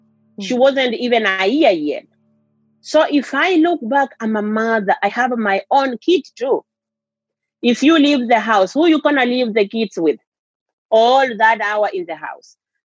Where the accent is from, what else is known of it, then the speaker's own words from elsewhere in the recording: Kenya; Where are you from? I told them I'm from Kenya.